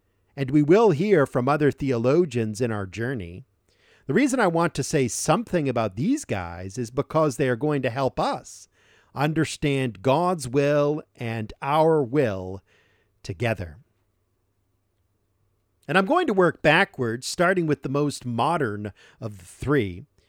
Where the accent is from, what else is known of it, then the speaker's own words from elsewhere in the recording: Massachusetts, United States; Since I am from Massachusetts, here in the States, and since I pray regularly for the Lord to revive us again